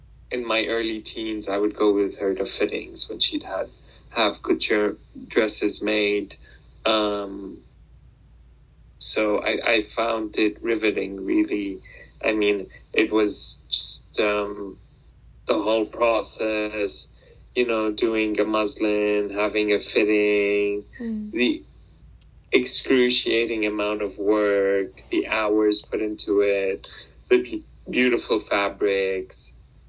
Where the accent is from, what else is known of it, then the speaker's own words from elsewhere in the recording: Lebanon; also born or lived in Beirut, Lebanon / Nairobi, Kenya; I'm a Lebanese designer. I was born in Beirut. I was raised in Nairobi, Kenya. I spent my childhood in Nairobi, Kenya. And then I spent my teenage adolescent years in Lebanon.